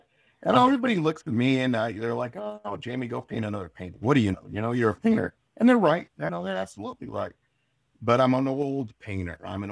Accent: Detroit, Michigan, United States; Not I grew up in Detroit.

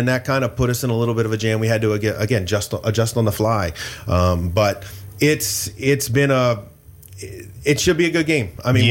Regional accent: Ocean City, Maryland, United States; And even being a lifelong, like growing up in Ocean City, when you get to like Chick-fil-A going in over Route 50 and you put the windows down

